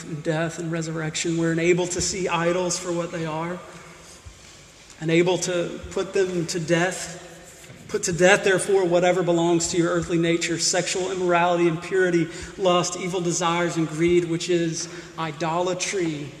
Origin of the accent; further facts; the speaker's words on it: Mississippi, United States; I grew up in Mississippi. A warm Mississippi night